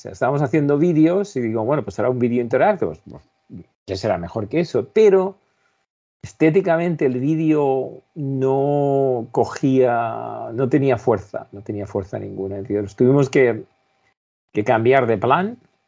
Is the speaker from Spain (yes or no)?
yes; Spain; Imagínate, como español, digamos, de pueblo, ¿no?